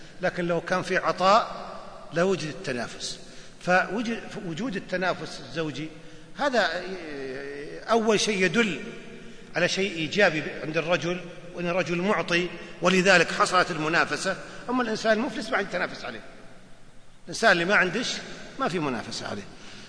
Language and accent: Arabic; Najd, Saudi Arabia; وعندنا طرفة نحكيها عندنا في نجد